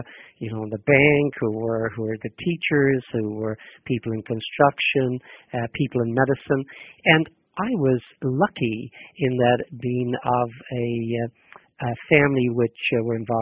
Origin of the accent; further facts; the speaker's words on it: Ireland; born there; I was born in Bamislough, which is a town at that time of about 7,000 or 8,000 people.